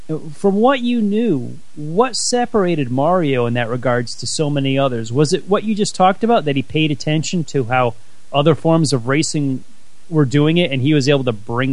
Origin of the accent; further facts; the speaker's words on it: Ireland; Well, yeah, I'm an Irishman, and you know we're famous for Irish wakes